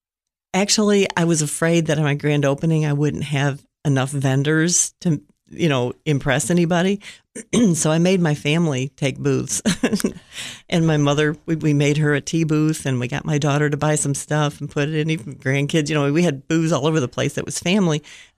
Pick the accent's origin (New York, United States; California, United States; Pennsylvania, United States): New York, United States; Buffalo; moved away; Buffalo, New York.